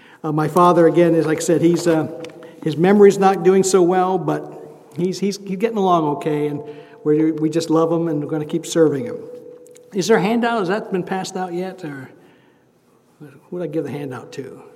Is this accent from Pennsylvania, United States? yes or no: yes; Pennsylvania, United States; born there; now in Texas, United States; I live in Texas, for those of you who are guests who don't know. I live in Texas. I was born in Pennsylvania. I love Pennsylvania food.